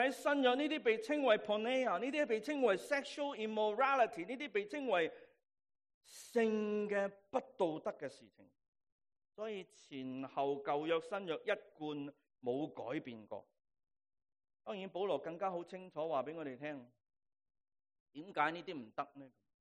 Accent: Hong Kong; 有啲似我哋今日所讲嘅，我哋香港人讲嘅嗰啲

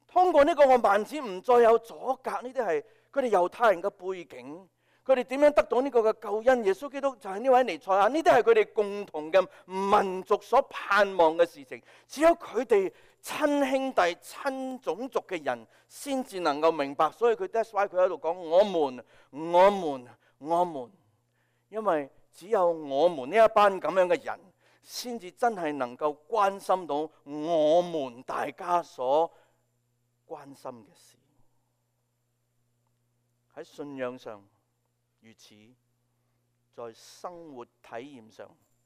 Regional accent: Hong Kong; 但今年亦都系我哋香港人庆祝咩啊？回归20周年，1997。

